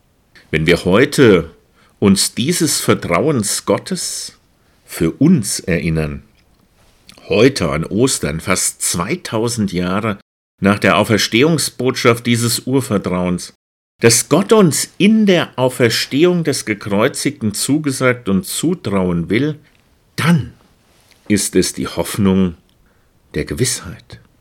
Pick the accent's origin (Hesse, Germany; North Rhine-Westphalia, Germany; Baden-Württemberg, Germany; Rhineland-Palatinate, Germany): Hesse, Germany; Obereisenhausen; meiner Heimatkirche in Obereisenhausen. Meine Heimat im Heiligen Land, also im Heiligen Hinterland. Ein Bild vom Altar und vom auferstandenen Jesus in der Kirche in Obereisenhausen. Dort bin ich andächtig und groß geworden